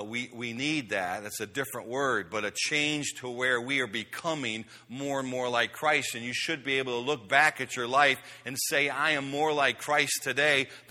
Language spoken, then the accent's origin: English; Chicago, Illinois, United States; And we grew up in Chicago, and I was a White Sox fan.